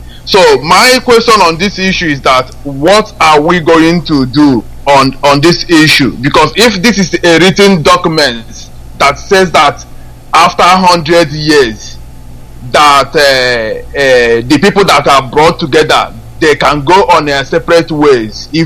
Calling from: United Kingdom; I'm calling from United Kingdom.

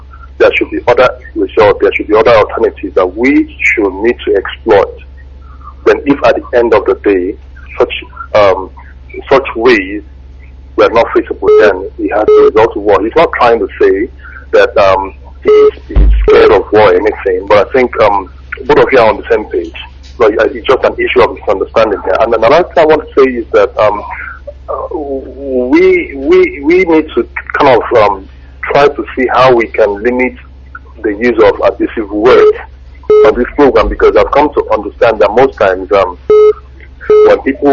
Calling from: Doha, Qatar; I'm calling from Doha, Qatar.

